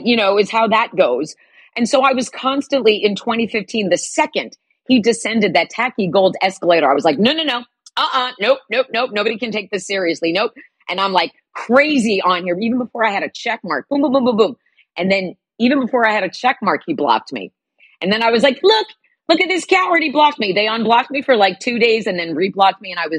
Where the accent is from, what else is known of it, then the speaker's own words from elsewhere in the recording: New Jersey, United States; Because I grew up in Jersey in the 70s and 80s.